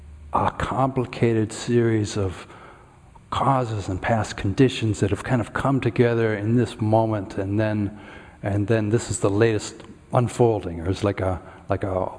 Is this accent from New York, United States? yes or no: no; Minnesota, United States; It certainly wasn't social conditioning from growing up in Minnesota.